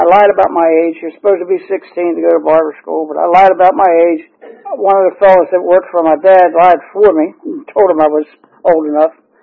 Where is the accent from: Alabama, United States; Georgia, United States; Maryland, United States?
Maryland, United States; Baltimore; born there; I was born in Baltimore City. My dad was a barber.